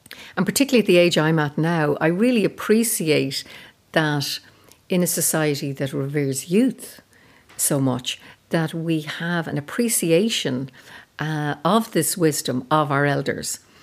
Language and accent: English; Ireland; So I am an Irish Celtic shaman.